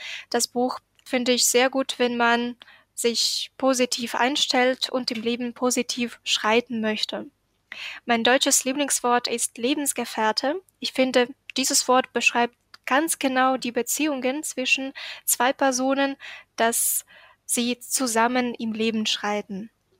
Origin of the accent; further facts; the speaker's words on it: Ukraine; German is a second language; ich komme aus der Ukraine. Ich bin geboren im Jahre 1996